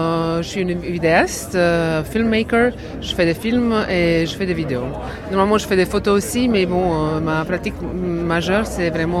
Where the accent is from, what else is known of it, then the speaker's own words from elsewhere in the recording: Croatia; En fait, moi, je viens de Croatie.